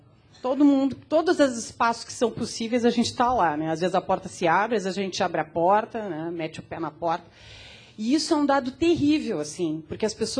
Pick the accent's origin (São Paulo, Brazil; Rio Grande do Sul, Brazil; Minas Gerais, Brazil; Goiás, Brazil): Rio Grande do Sul, Brazil; Porto Alegre; eu sou de Porto Alegre